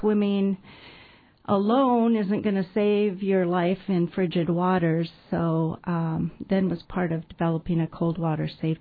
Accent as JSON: {"language": "English", "town": "Juneau", "region": "Alaska", "country": "United States", "tie": "born or raised there"}